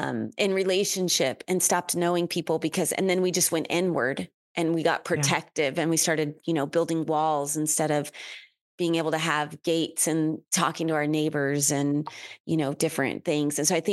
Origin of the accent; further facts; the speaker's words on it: Texas, United States; growing up in Texas, you hear this statement, pray for Mandy, da da da da da da, bless her heart.